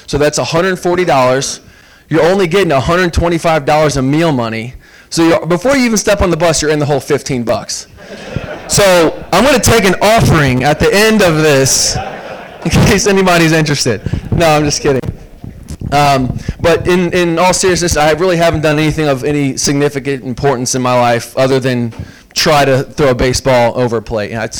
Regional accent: Kokomo, Indiana, United States; I'm from Kokomo, Indiana. Grew up here at Kokomo High School.

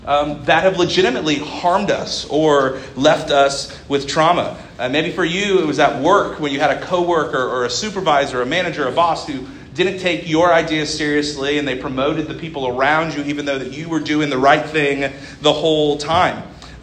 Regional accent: Kokomo, Indiana, United States; I'm a local pastor here in Kokomo. I'm born and raised in Kokomo.

